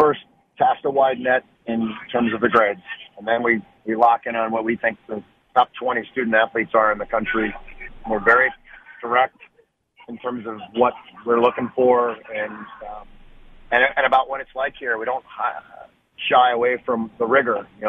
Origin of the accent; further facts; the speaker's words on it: Indiana, United States; I wanted to play at Indiana or Butler. I'm from Indiana